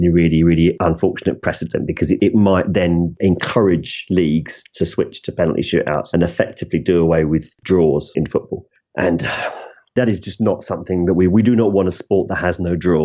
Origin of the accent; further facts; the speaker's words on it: England, United Kingdom; I'm English.